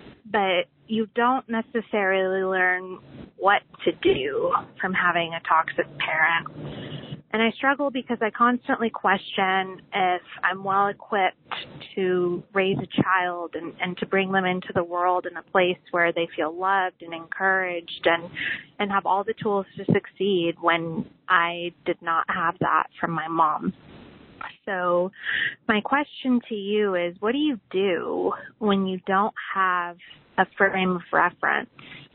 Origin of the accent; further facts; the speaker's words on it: Arizona, United States; And I'm from Arizona.